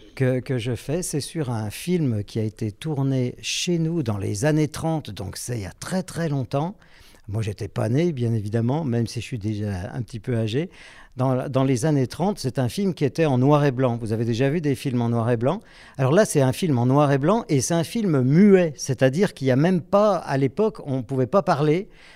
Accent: Bourg-en-Bresse, Auvergne-Rhône-Alpes, France; born there; Je suis né à Bourg-en-Bresse, ici, comme vous. Et puis, j'ai 62 ans.

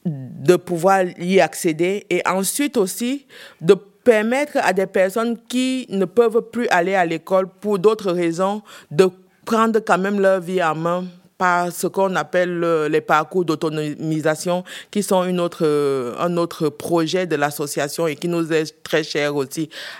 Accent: West, Cameroon; moi, comme j'ai dit précédemment, je viens de la région de l'Ouest.

